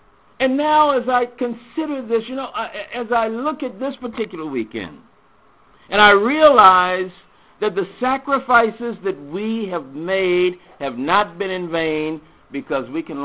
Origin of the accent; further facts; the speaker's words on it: the South, United States; I think back to just growing up in the South.